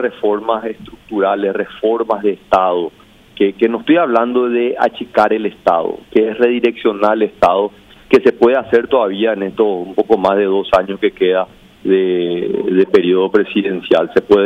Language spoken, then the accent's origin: Spanish; Paraguay; como paraguayo